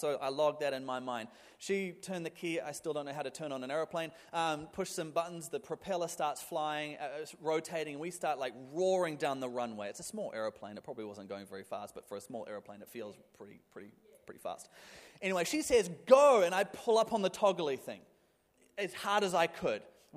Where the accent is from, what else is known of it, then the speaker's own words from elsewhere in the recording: New Zealand; So I grew up in New Zealand. Some of you may have picked my accent already